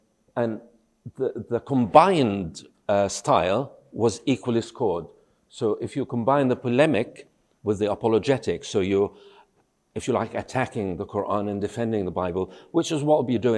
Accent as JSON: {"language": "English", "country": "Israel", "moved": "as an adult", "lives_now": "England", "said": "I am a Christian from Israel originally, from an Arabic-speaking community. My parents were ministers, and I moved to England when I was 18"}